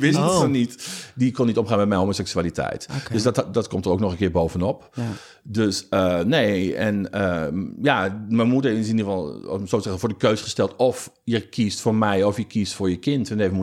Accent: Utrecht, Netherlands; Ik kom officieel uit Utrecht. Gewoon lekker in een volksbuurt geboren en getogen.

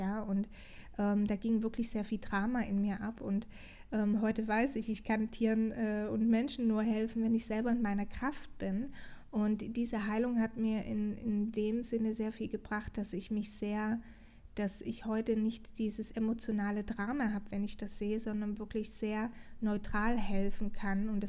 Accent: Portugal; ich komme aus Portugal

